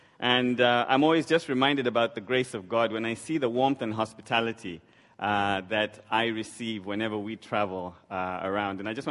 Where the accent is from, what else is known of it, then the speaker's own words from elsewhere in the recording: Zambia; I'm from Zambia. I'm a father of three.